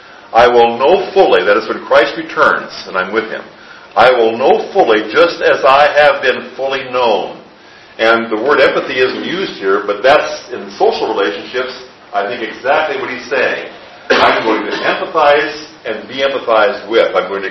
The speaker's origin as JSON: {"language": "English", "region": "South Dakota", "country": "United States", "tie": "born or raised there", "said": "I grew up in the Midwest on a farm. We didn't have running water or electricity until I started school."}